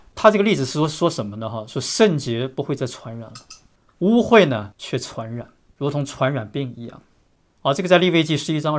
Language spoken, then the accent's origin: Chinese; China; 我们中国人特别勤快，无论在海外的还是中国的，到哪里一般都成为中产阶级